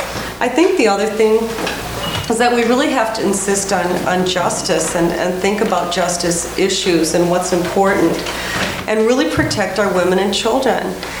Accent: El Paso, Texas, United States; I grew up on a border town. I grew up in El Paso, Texas, and that was extremely common.

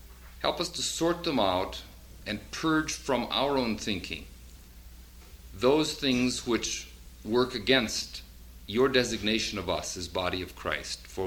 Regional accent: Minneapolis, Minnesota, United States; from Minneapolis area

